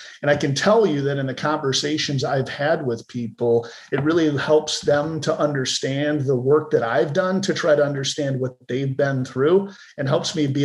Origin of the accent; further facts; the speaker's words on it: Frankenmuth, Michigan, United States; So I was raised in Michigan's Little Bavaria or Frankenmuth